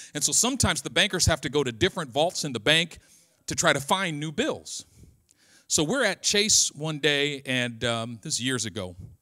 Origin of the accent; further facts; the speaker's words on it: Oakland, California, United States; I'm trying to be a Christian, but I'm from East Oakland.